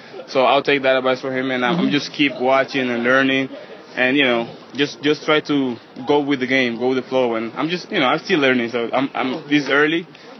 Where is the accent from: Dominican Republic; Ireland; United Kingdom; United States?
Dominican Republic; San Pedro de Macorís; San Pedro de Macorís.